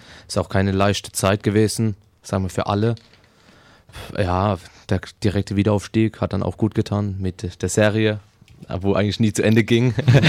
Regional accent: Mannheim, Baden-Württemberg, Germany; ich lebe in Mannheim, ich bin in Mannheim groß geworden

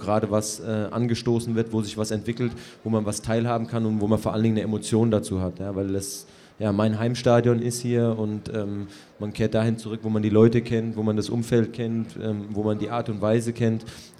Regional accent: Mannheim, Baden-Württemberg, Germany; Ich bin als defensiver Mittelfeldspieler ja hier groß geworden am Waldhof

